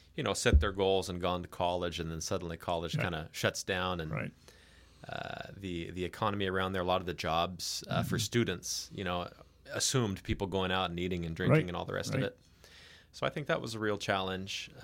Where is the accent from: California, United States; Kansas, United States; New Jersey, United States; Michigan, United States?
California, United States; Carmichael; I did. I was born in Mercy San Juan there in Carmichael.